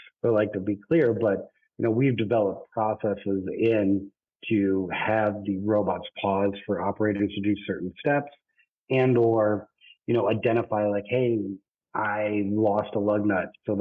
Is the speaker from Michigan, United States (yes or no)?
yes; Michigan, United States; moved away as an adult; So my background, so I'm originally from Michigan, but then moved out of Michigan to the Bay Area in 2009 timeframe.